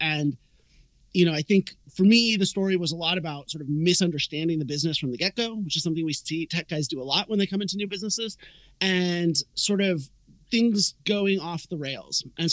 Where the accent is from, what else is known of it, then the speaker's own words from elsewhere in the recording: West Coast, United States; So, you know, I grew up on the West Coast.